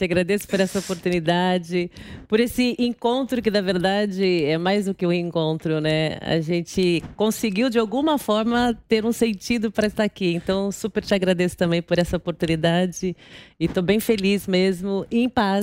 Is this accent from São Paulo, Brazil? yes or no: yes; Guarulhos, São Paulo, Brazil; Então, eu sou de Guarulhos, eu nasci em Guarulhos. Como eu te coloquei, sou de uma família muito simples.